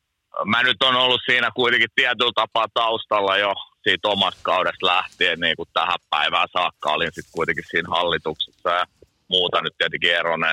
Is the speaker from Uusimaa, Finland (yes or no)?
yes; Helsinki, Uusimaa, Finland; kun mä oon helsinkiläinen.